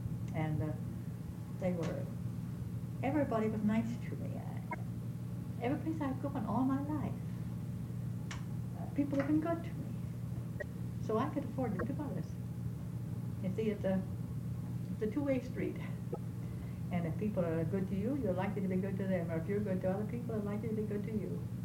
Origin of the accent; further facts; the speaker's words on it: Victor, New York, United States; born there; No, I was born in Victor, New York. Victor, New York.